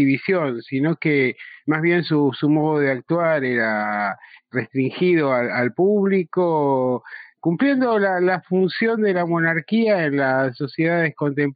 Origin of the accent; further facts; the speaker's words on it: Argentina; que nos afecta como argentinos